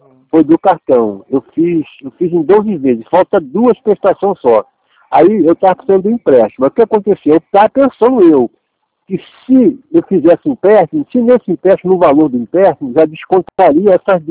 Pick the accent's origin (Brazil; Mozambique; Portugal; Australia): Brazil; São João de Meriti, Rio de Janeiro; Eu sou daqui de São João de Meriti.